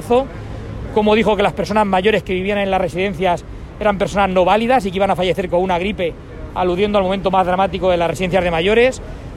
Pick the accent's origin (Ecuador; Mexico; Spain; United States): Spain; Castilla-La Mancha; de lamentar que en mi tierra, que en Castilla-La Mancha, pues los castellano-manchegos